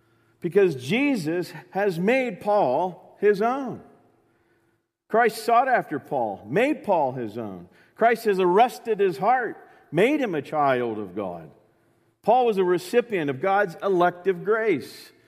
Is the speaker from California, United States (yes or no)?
yes; California, United States; also born or lived in Florida / Indiana; I grew up in California. After California, I was in Florida. And then for a stint that I hope never to relive, I moved north into Indiana.